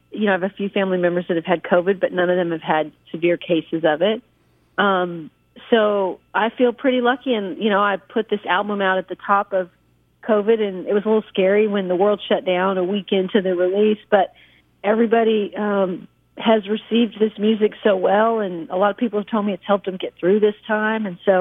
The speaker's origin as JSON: {"language": "English", "region": "Washington", "country": "United States", "tie": "born or raised there", "lives_now": "Nashville, United States", "said": "But, yeah, I grew up in Washington, actually pretty close to Canada."}